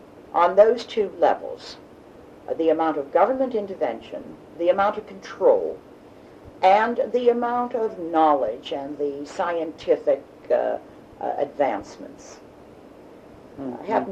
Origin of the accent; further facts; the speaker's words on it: Pittsburgh, Pennsylvania, United States; Yes, well, I grew up in Oakland.